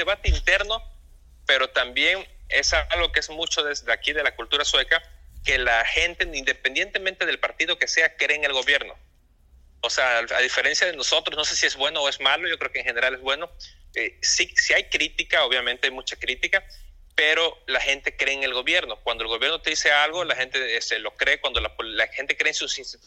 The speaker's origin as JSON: {"language": "Spanish", "country": "Mexico", "said": "Y pues yo sí me cuestioné, como soy mexicano"}